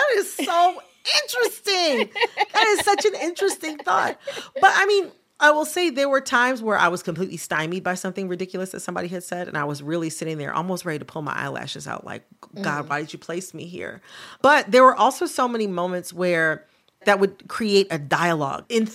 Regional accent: Michigan, United States; how much I enjoyed identifying as a Midwesterner, as a person from Michigan.

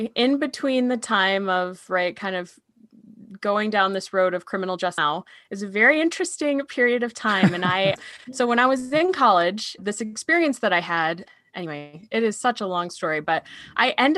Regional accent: Michigan, United States; I grew up in Michigan and, you know, I don't know, was the firstborn of my family.

